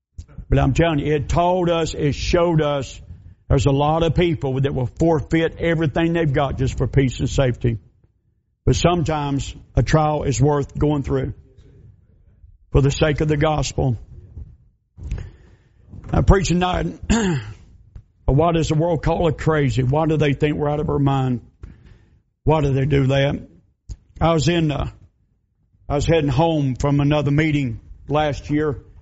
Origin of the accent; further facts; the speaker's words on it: United States; I'm an American. I'm a Christian.